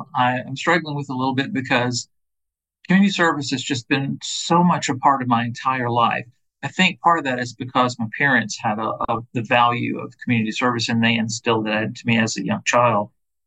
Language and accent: English; Georgia, United States; the congressman from my hometown, from my area, my district back in Georgia.